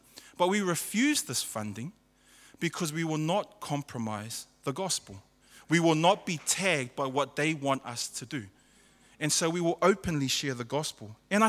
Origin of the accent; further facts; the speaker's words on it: Auckland, New Zealand; also born or lived in Samoa; I was born in Samoa, and my family moved to New Zealand in 1981. I was raised in the capital city of the universe, Mangere in South Auckland.